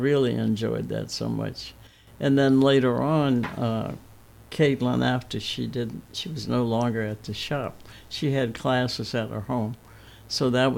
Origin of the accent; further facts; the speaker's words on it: Clinton, Maryland, United States; also born or lived in Washington, D.C.; I was born in Washington, D.C., and spent my early days in Clinton, Maryland, where my father had retired.